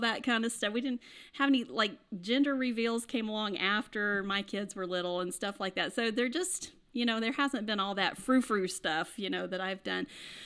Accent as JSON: {"language": "English", "region": "Louisiana", "country": "United States", "tie": "born or raised there", "said": "It's a line of soft drinks created and manufactured in Louisiana, my home state, and made with Louisiana cane sugar."}